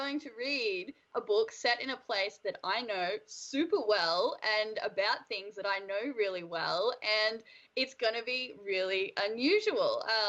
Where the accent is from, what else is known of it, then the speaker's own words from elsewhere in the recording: Australia; I have to say, as an Aussie, that's something that never really happens for us